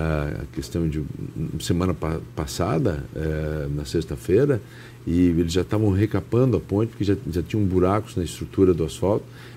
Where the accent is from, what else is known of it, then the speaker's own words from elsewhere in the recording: Santa Catarina, Brazil; como brasileiros que somos catarinenses